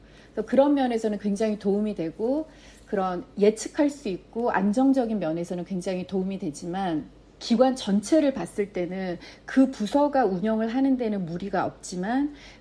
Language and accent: Korean; South Korea; moved away as an adult; now in United States